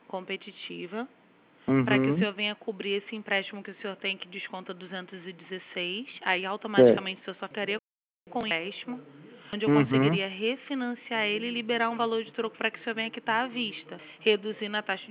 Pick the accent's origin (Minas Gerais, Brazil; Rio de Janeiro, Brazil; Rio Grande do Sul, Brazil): Rio de Janeiro, Brazil; Sou do Rio.